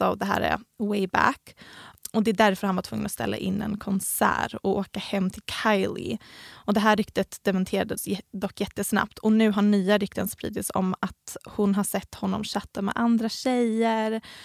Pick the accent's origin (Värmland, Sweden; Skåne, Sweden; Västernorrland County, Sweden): Skåne, Sweden; Helsingborg; Vi kommer bara från Helsingborg.